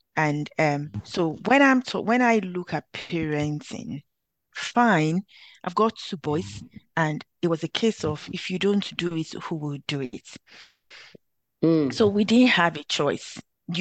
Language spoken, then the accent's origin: English; Warri, Delta, Nigeria; we grew up in Warri.